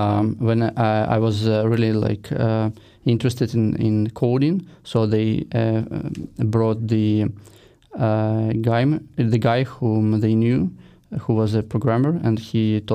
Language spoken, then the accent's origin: English; southern Ukraine, Ukraine; also born or lived in Kyiv; so I grew up in Ukraine, and that's where also I started my firm. I grew up originally in the south of Ukraine, but lived a lot of my life in Kiev.